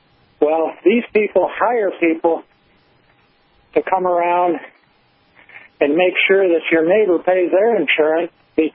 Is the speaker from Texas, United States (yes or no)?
no; Arkansas, United States; Arkansas.